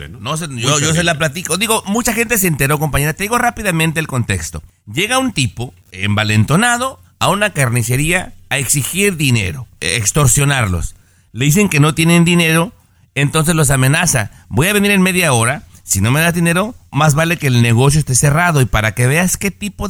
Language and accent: Spanish; Mexico; moved away; Yo me vine de México en el año 89.